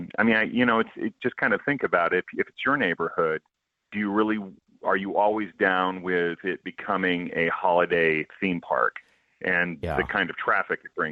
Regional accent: California, United States; moved away; But I grew up in California and, you know, I left in the 90s

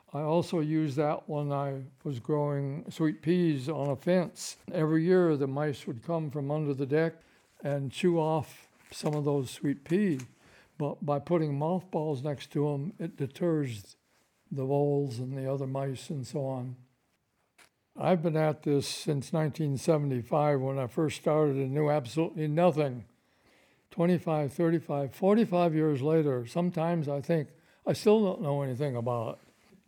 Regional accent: Midwest, United States; where I grew up in the Midwest, it was just a common thing to have a number of fruit trees in your backyard.

